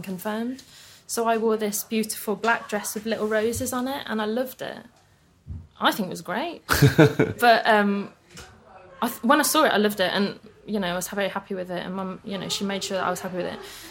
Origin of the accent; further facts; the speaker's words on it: Birmingham, West Midlands, United Kingdom; I went to a Catholic primary school in Birmingham, which I really liked, actually. I'm not a Catholic, but it was really close